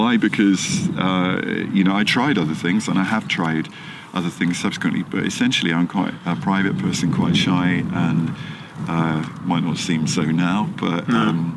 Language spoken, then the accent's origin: English; Exeter, South West England, United Kingdom; also born or lived in London; I'm from Exeter, so from the other end of the country, and ended up in London